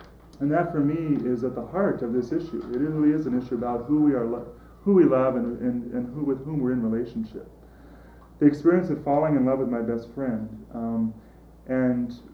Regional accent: California, United States; I grew up in California in a large Catholic family, 6 kids.

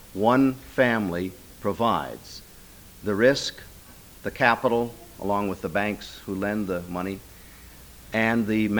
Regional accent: Iowa, United States; I grew up in North Iowa farm country, but I just took farming for granted for most of my life.

